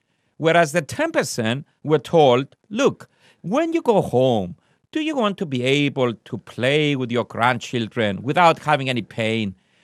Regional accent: Cyprus; I come from Cyprus, my father is 85 years old.

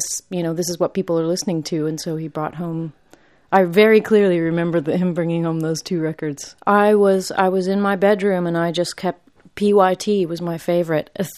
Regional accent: Ypsilanti, Michigan, United States; also born or lived in Arkansas; I actually moved around a lot. I was born in Arkansas, and my family moved. I've lived in 9 different states. So I lived in Michigan perhaps the longest

